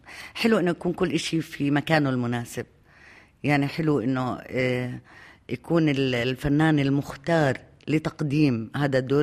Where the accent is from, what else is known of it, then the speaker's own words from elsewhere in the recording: Jordan; احنا مثلا نشتري من سوريا ومن مصر ومن كل محل، منشتريش من الاردن